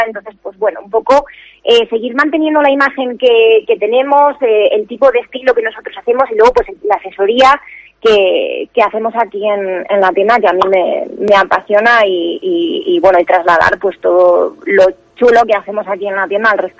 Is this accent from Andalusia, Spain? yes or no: no; Vitoria, Basque Country, Spain; now in Pamplona, Spain; yo llevo aquí ya unos 16 años, más o menos, soy de Vitoria, me conocí al que hoy es mi marido en Pamplona, en San Fermín, y bueno, pues me vine aquí.